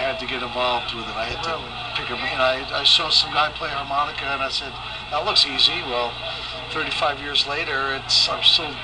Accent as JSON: {"language": "English", "town": "New London", "region": "Connecticut", "country": "United States", "tie": "born or raised there", "lives_now": "St. Louis, United States", "said": "Born and raised in New London, Connecticut."}